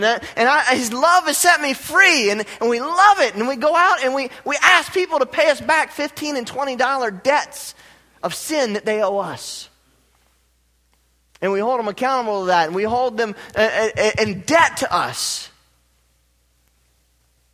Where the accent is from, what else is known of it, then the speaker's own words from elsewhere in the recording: United States; and I'm American through and through.